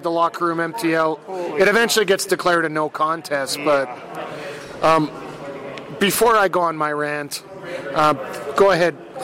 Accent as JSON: {"language": "English", "town": "Radway", "region": "Alberta", "country": "Canada", "tie": "born or raised there", "said": "Radway, Alberta, my hometown, 50 minutes north of Redwater."}